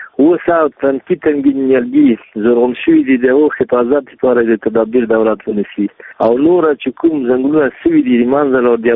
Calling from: Paktia, Afghanistan; د پکتیا ولایت د یو زدای نه

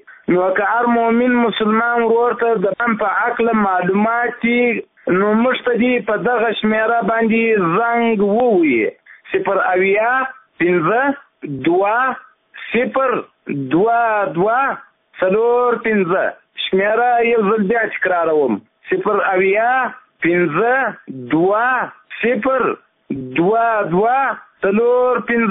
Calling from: Zabul, Afghanistan; د زابل اوسېدونکی.

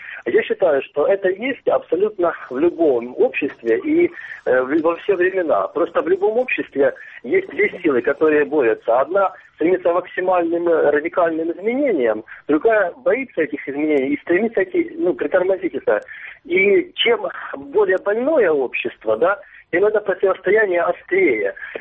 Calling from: Luhansk Oblast, Ukraine; вот я из Луганской области.

